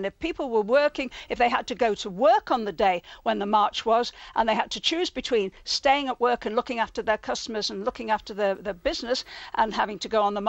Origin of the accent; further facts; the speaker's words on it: Liverpool, North West England, United Kingdom; I'm a Scouser.